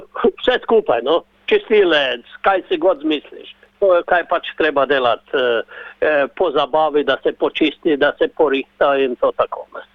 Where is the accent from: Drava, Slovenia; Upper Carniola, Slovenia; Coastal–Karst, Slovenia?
Drava, Slovenia; Maribor; jaz sem prav iz Maribora. Centralno področje Štajerske.